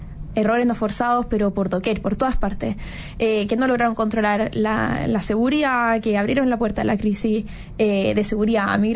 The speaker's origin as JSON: {"language": "Spanish", "country": "Chile", "said": "lo que éramos nosotros como chilenos"}